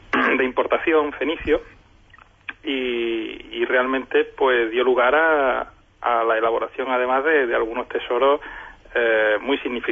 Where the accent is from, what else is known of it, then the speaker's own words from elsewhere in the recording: Huelva, Andalusia, Spain; yo soy onubense.